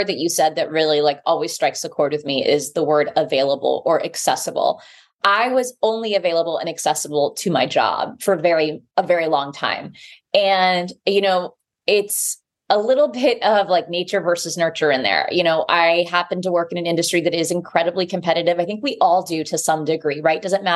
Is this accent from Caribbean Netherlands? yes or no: no; Texas, United States; certainly my high school friends that I grew up with in Texas.